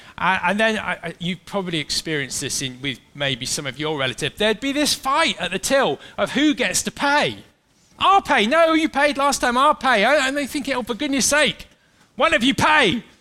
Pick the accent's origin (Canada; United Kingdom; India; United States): United Kingdom; especially being British